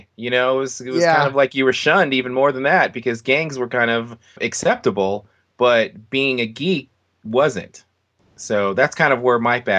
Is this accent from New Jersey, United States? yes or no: no; California, United States; Well, I'm African American, and I'm 35 years old, and I grew up in Los Angeles County around a lot of African Americans